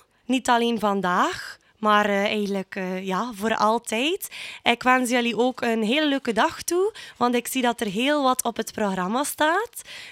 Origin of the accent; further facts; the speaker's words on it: Bruges, West Flanders, Belgium; Ik ben 22 jaar jong en ben finaliste van Miss Coast Belgium. Ik kom ook uit Brugge.